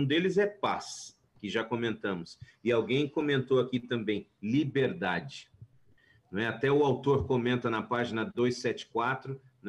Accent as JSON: {"language": "Portuguese", "town": "Barueri", "region": "São Paulo", "country": "Brazil", "said": "eu sou cristão e tal. E eu sou de Barueri, que é um município da Grande São Paulo, quem conhece por aqui, é longe."}